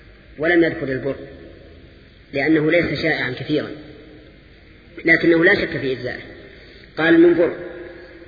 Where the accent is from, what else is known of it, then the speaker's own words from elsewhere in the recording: Al-Qassim, Saudi Arabia; بينما المد عندنا في القصيم ثلث الصاع